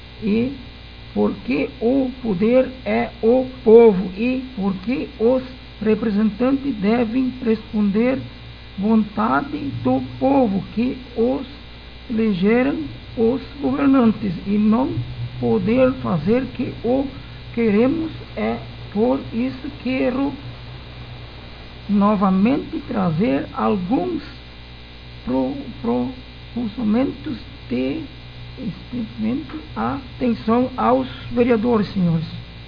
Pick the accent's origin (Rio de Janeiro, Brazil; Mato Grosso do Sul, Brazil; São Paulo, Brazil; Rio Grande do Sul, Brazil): Rio Grande do Sul, Brazil; Paraíso do Sul; born there; tenho 49 anos, nasci em Paraíso do Sul, na linha Paraguaçu, e tenho estudado na Escola Marechal Deodoro com o professor Lídio Beck